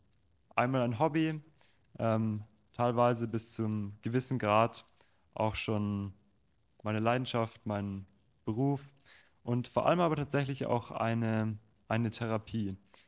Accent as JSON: {"language": "German", "town": "Garmisch-Partenkirchen", "region": "Bavaria", "country": "Germany", "said": "Tatsächlich komme ich aus Garmisch-Partenkirchen. Das ist ganz im Süden von Deutschland. Eigentlich gar nicht weit weg von der Grenze zu Österreich."}